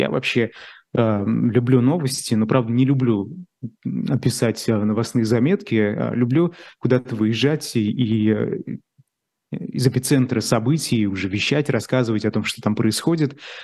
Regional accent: Russia; moved away; Да, я уехал из России, временно уехал из России, пока рамки мои поездки не определены, но явно это не навсегда, потому что Россия – это моя страна.

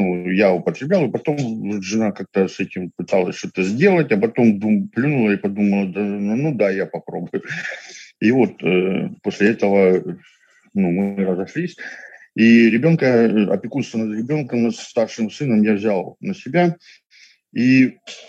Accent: Luhansk, Luhansk Oblast, Ukraine; moved away as an adult; Да, я родился и жил в Луганске. И как-то так думал, что я буду там всегда жить, у меня там была квартира, работа, и все хорошо.

